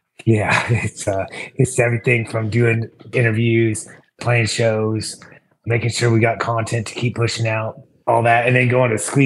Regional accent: Parsons, Kansas, United States; LeBec Community College in my hometown in Parsons, Kansas.

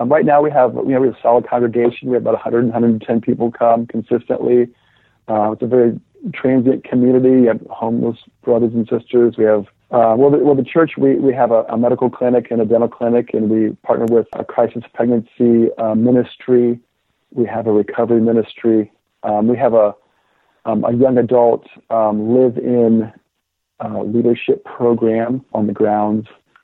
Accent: Columbus, Ohio, United States; We grew up in Columbus when busing was instituted in the city, so that was a challenging and chaotic time, but it was beautiful.

